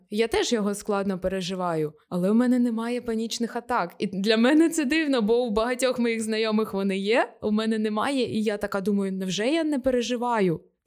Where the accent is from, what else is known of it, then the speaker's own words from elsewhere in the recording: Donetsk Oblast, Ukraine; Всі просто думають, що якщо я з Донецької області, то я вже звикла.